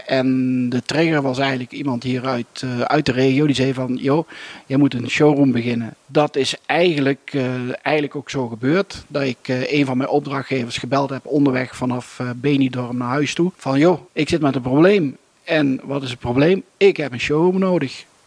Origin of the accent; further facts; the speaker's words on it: Netherlands; now in La Nucía, Spain; Ik kom uit Nederland. Ik ben half Spanjaard van origine. Hier in La Nucía ben ik een keukenzaak begonnen